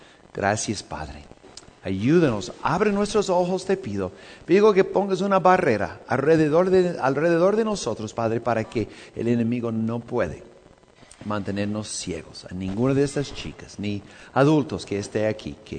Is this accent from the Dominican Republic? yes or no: no; United States; Hay un parque cerca de donde soy, se llama Yellowstone.